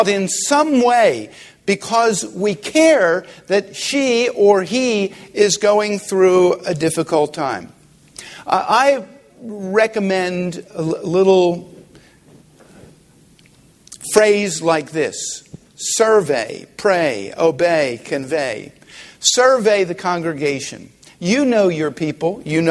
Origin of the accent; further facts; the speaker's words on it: Philadelphia, Pennsylvania, United States; I'm from Philadelphia, the city of brotherly love.